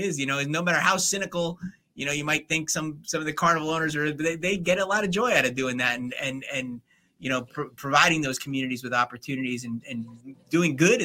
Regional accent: New Jersey, United States; And I remember when I grew up in New Jersey that my church used to make money somehow from a carnival.

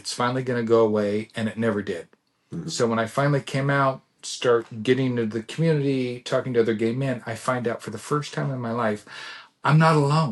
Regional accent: Glendale, California, United States; But I grew up in Glendale, California.

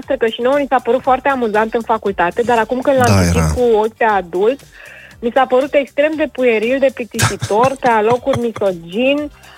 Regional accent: Romania; moved away; când spun că sunt din România

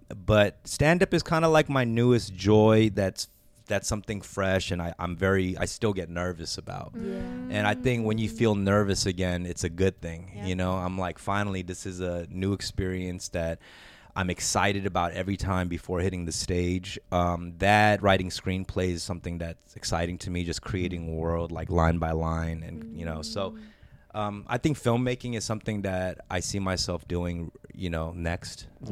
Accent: West Coast, United States; So we grew up like being kind of rivals. He's from the East Coast, I'm from the West Coast. And we were at the time like some of the bigger Asian rappers

